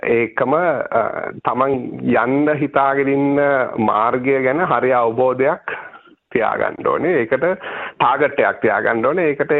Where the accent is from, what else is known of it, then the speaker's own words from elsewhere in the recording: Hambantota, Southern Province, Sri Lanka; also born or lived in Galle; මම ලංකාවේ ඉපදුනේ හම්බන්තොට. මම මුලින්ම අධ්‍යාපනය ලැබුවා හම්බන්තොට ශාන්ත මේරි මහාවිද්‍යාලයෙන්. ඊට පස්සේ වැඩිදුර අධ්‍යාපනය සඳහා ගාල්ල රිච්මන්ඩ් විද්‍යාලයට ආවා.